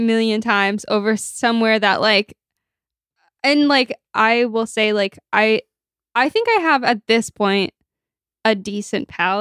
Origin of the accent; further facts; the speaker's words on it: United States; because I'm an American